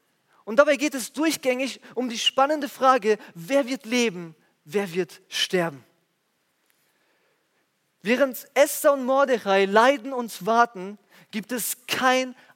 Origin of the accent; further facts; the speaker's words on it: Italy; now in Germany; Als Italiener, der jetzt seit über 10 Jahren schon in Deutschland lebt, konnte ich viele Dinge von der deutschen Kultur übernehmen